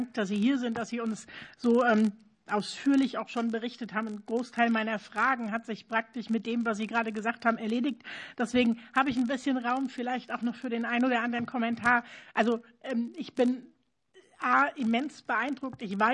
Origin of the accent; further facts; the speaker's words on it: Wiesbaden, Hesse, Germany; ich komme aus der Karnevalhochburg Wiesbaden, also ganz, ganz hervorragend.